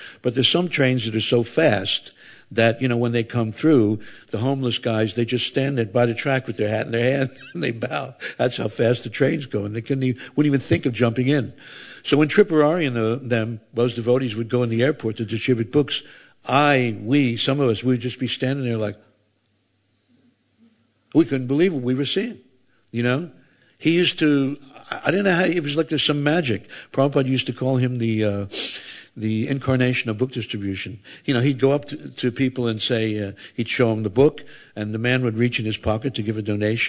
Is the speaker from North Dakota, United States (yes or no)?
no; Philadelphia, Pennsylvania, United States; I'm from Philadelphia, Pennsylvania, in America, and right across the river is New Jersey. There's a big military base in New Jersey.